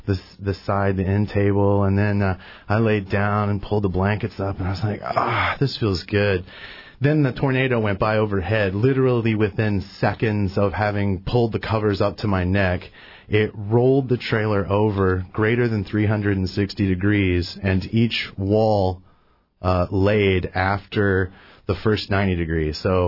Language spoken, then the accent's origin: English; Rushville, Indiana, United States; And so I grew up in Indiana, which is about 30 minutes from Indianapolis. So it's a small town called Rushville.